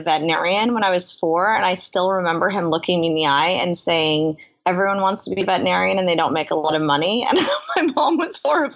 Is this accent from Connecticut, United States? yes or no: no; New York, United States; so I grew up in New York.